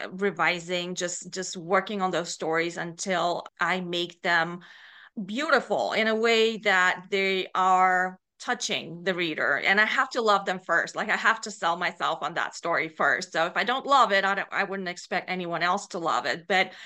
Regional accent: Bulgaria; growing up in Bulgaria

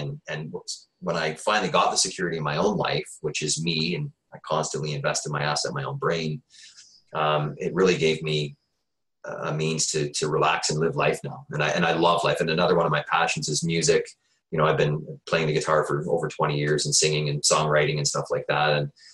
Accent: Peterborough, Ontario, Canada; When I was growing up, I grew up in low-income housing. I grew up in Ontario Housing in Peterborough.

